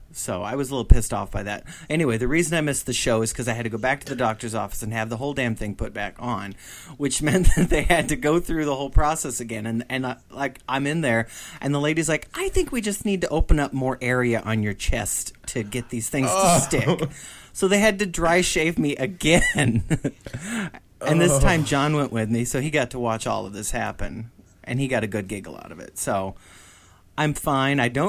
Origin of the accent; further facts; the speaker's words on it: Illinois, United States; I'm from Illinois, and I don't allow people to make disparaging comments about Illinois